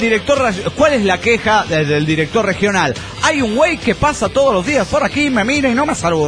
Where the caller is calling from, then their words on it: Cancún, Quintana Roo, Mexico; de Cancún, Quintana Roo.